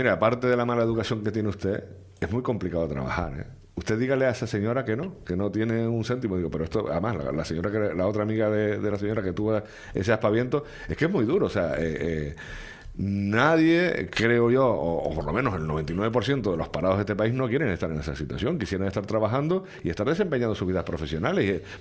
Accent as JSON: {"language": "Spanish", "region": "Canary Islands", "country": "Spain", "said": "somos muchos los canarios que estamos todavía en la cola del paro y no vemos forma."}